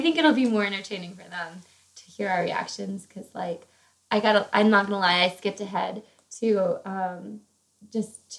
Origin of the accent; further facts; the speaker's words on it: Virginia, United States; I'm from Virginia. I'm from Northern Virginia, near DC, but I'm from a very, like, a small, you know, kind of hickish town. So I do have that upbringing, you know, a small town gal, you know.